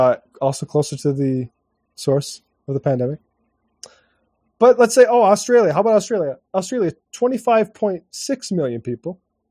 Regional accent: Bismarck, North Dakota, United States; It's bigger than my hometown of Bismarck, at least when I was growing up

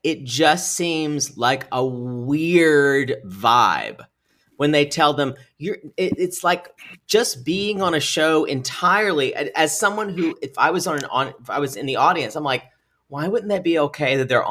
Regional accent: South Carolina, United States; Although I'm from South Carolina, so it's just pretty much, I grew up near Clemson

